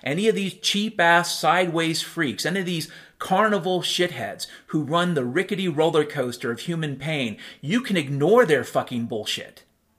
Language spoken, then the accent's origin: English; United States; I'm an American, I'm an anarchist, I'm an Irishman, and I'm a Christian.